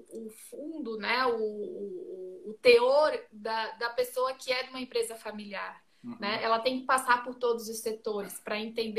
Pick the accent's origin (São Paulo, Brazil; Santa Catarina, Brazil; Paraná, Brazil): Santa Catarina, Brazil; Brusque; now in Itapema, Brazil; eu sou brusquense, sou natural de Brusque.